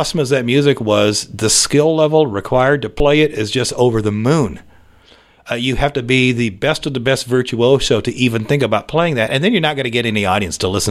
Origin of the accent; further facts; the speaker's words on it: Tracy, California, United States; also born or lived in Stockton; I grew up over in Tracy and Stockton.